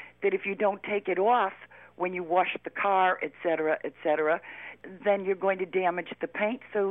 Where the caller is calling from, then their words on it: Meriden, Connecticut, United States; And I'm calling you from Meriden, Connecticut.